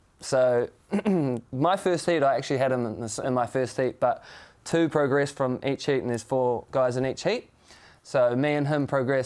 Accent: Raglan, Waikato, New Zealand; Yeah, first of all, I'm from Raglan.

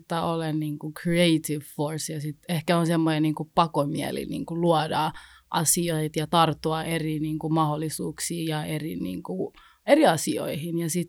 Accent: Rwanda; mä oon syntynyt siis Ruandassa

